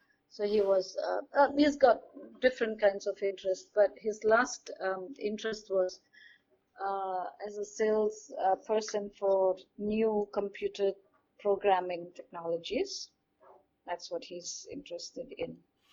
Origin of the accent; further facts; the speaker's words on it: Jakarta, Indonesia; I was about 7 or 8 years old when we decided to move to Jakarta. The family decided to move to Jakarta, so that's how I grew up in Jakarta.